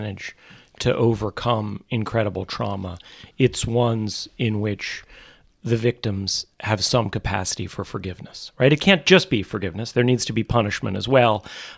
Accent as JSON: {"language": "English", "region": "New York", "country": "United States", "tie": "born or raised there", "also_born_or_lived": "Manhattan", "said": "As a really little kid, I was born in Manhattan. I'm a third generation born in New York City, but then mostly grew up out in the suburbs."}